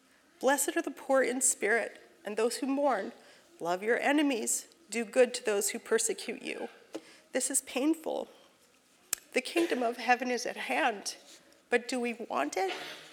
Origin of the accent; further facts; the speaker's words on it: Alberta, Canada; We were the first homeschooled family in my hometown, and maybe in Alberta.